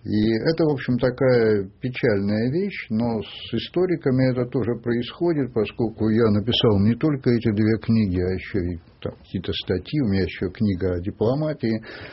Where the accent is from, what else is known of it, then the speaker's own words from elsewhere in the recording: Perm, Perm Krai, Russia; я родом из Перми